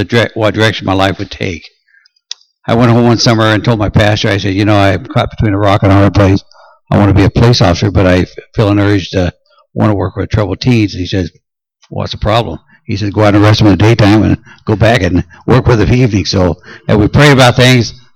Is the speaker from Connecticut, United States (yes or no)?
no; Dayton, Washington, United States; I grew up in on the Circle J Ranch in eastern Washington, a little town called Dayton, and the ranch was owned by my father